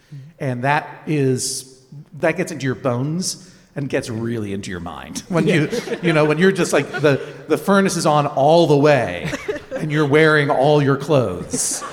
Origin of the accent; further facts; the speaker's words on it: Massachusetts, United States; now in Brooklyn, United States; I am also a stranger to Maine. Yep. You know, I grew up in Massachusetts.